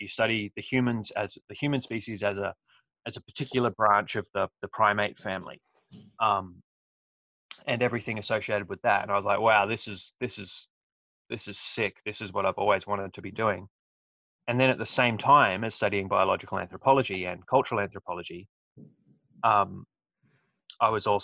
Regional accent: New Zealand; So as a kid, growing up in New Zealand and, you know, running around in the forest and whatever

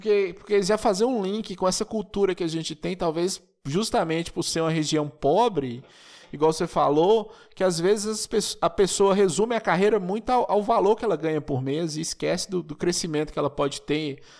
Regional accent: Monte Azul, Brazil; Eu sou de Monte Azul, uma cidade muito pequena

